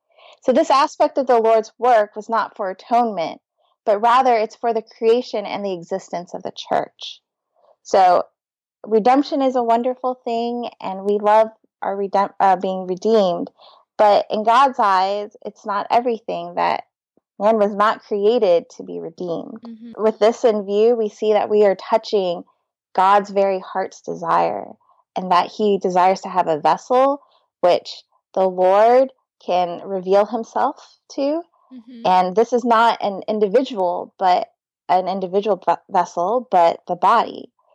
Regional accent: United States; born there; I was born in the United States, and my Chinese is very poor.

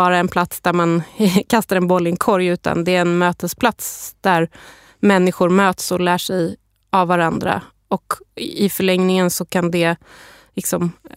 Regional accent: Stockholm, Stockholm County, Sweden; jag är själv uppvuxen på Södermalm i Stockholm

